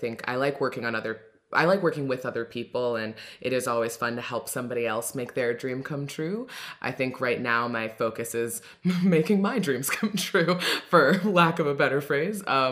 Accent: Florida, United States; now in Encino, United States; I'm originally from Southern Florida, so kind of a complete opposite side of the country.

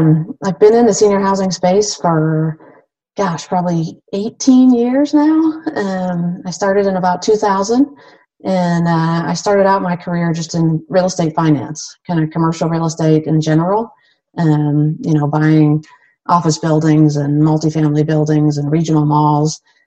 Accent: East Coast, United States; moved away as an adult; now in Tucson, United States; And I grew up on the East Coast. And so I, took this job to move to Tucson, Arizona.

